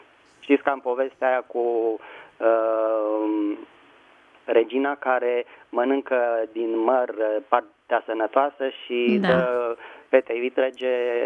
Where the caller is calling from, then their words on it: Bucharest, Romania; din București.